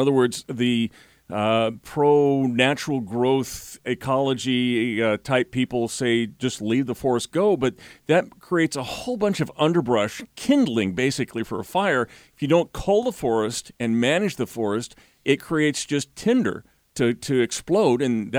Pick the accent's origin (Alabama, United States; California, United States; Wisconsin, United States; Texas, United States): California, United States; Man, my heart is a little breaking today because of the fires in my home state of California.